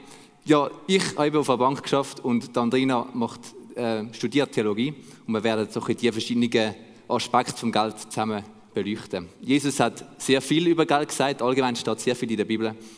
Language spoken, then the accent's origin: German; Switzerland; Das ist so ein bisschen das, was bei uns in der Schweiz gilt.